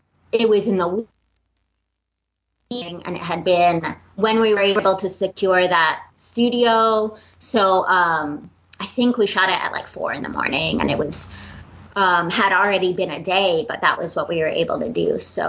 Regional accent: New York, United States; now in Los Angeles, United States; I mentioned to you I'm from New York and I live

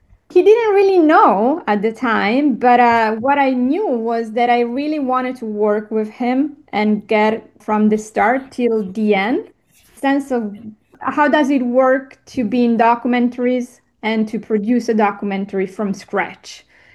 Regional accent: Italy; moved away as an adult; now in United States; I started working as a journalist when I was back in Italy, my home country, and then I moved to the United States in 2018 to study journalism.

